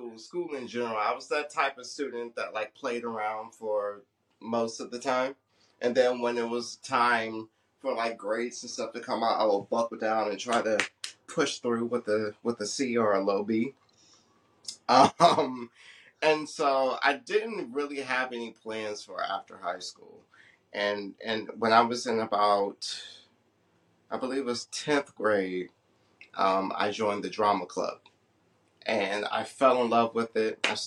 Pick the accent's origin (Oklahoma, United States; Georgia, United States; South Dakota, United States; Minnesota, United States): Georgia, United States; Albany; also born or lived in Clinton, Maryland; So, I was born in Clinton, Maryland. I was raised in Albany, Georgia. I come from a very, very religious family.